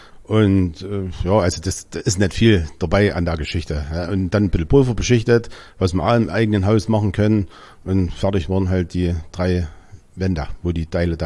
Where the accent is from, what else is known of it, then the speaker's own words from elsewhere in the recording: Bernsbach, Saxony, Germany; Das tue ich auch in meinem Heimatort, in Bernsbach, da läuft das genauso.